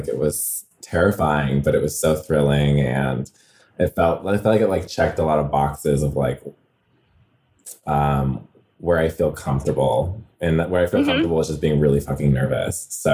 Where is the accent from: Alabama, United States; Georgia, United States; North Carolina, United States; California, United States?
California, United States; Redlands; Yeah, I'm from, like, closer to Palm Springs area, Redlands, California.